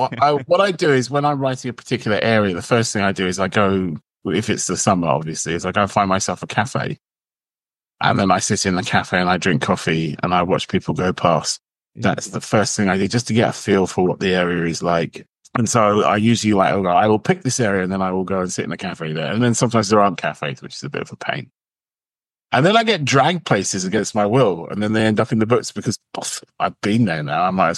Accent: London, United Kingdom; No, I'm from London

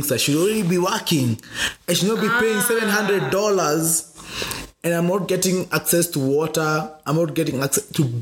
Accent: Kenya; English is a second language; I come from the Kikuyu community and my family my family was very instrumental in the struggle for independence in Kenya.

